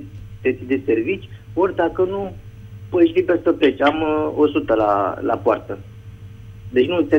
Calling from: Târgoviște, Dâmbovița, Romania; din Târgoviște și vreau să vă supun atenției

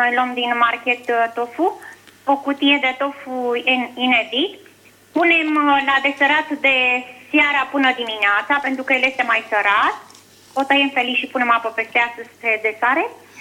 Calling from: Sovata, Mureș County, Romania; Sunt din Sovata.

